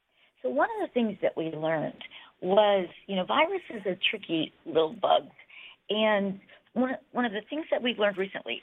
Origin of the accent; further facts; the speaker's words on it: Missouri, United States; Oh, well, I hail from Missouri originally, and that's where I trained, and then did my residency in Kentucky, in Louisville.